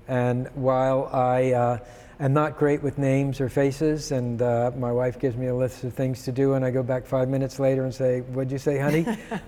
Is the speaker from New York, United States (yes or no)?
no; Baltimore, Maryland, United States; Well, I grew up in Baltimore, Maryland.